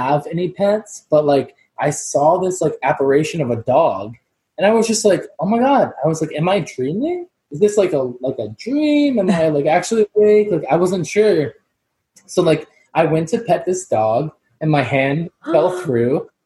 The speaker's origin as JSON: {"language": "English", "town": "Jacksonville Beach", "region": "Florida", "country": "United States", "said": "Okay, so when I was younger, I'm from Jacksonville Beach, Florida."}